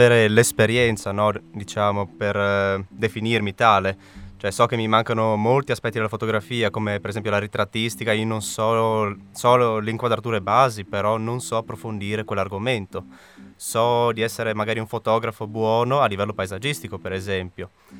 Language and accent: Italian; Paluzza, Friuli-Venezia Giulia, Italy; Di Paluzza.